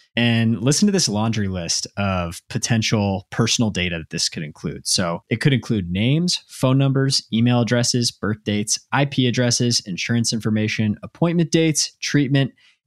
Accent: Dallas, Texas, United States; now in Massachusetts, United States; So I grew up in Dallas and there are Chick-fil-A's there.

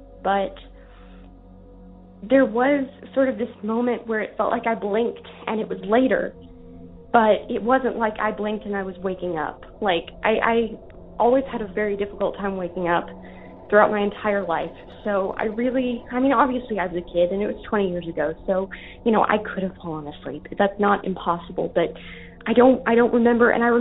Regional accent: Tennessee, United States; I'm from Tennessee.

